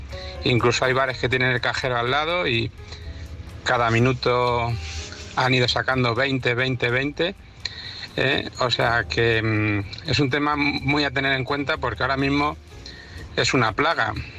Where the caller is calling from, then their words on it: Madrid, Community of Madrid, Spain; de Madrid.